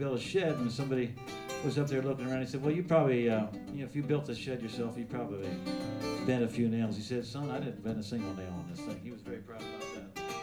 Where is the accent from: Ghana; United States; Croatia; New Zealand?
United States; West Virginia; I remember the first time I heard it was a New Year's Eve party in my hometown of West Virginia.